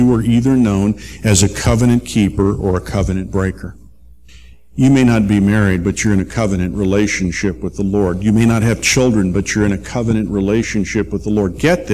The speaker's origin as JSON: {"language": "English", "town": "Chicago", "region": "Illinois", "country": "United States", "tie": "born or raised there", "said": "I grew up in the Chicago area, not far from O'Hare International Airport."}